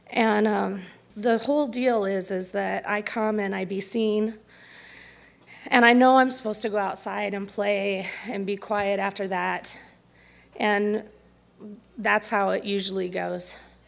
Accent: Great Falls, Montana, United States; And we're going to see Grandma Anna in Belt, Montana, which is like 20 minutes from where I grew up in Great Falls.

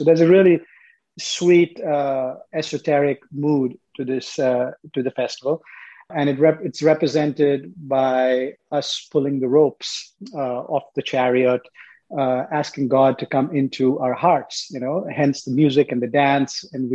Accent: Mumbai, Maharashtra, India; moved away as an adult; also born or lived in Philadelphia / Vail; now in El Paso, United States; I grew up in Mumbai, India, and came to the States in 99 for my college in Philadelphia, after which lived in Vail, Colorado, and arrived in El Paso exactly 12 years this October

